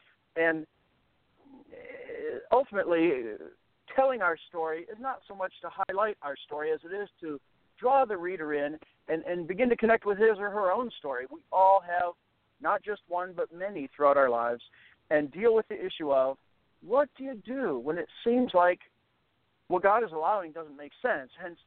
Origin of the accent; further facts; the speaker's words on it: Michigan, United States; moved away as an adult; also born or lived in Colorado / Texas / California / Indiana; now in Shreveport, United States; Tony, I originally grew up in Michigan, and I moved to Colorado when I attended the U.S. Air Force Academy right after high school